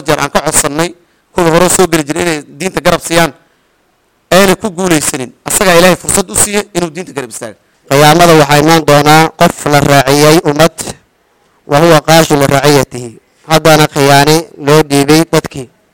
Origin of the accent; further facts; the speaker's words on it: Sarif, Wajir County, Kenya; Aniga idinla hadla waxaan ka imaaday Banaani Ward, khaasatan Sarif, magaalada Sarif.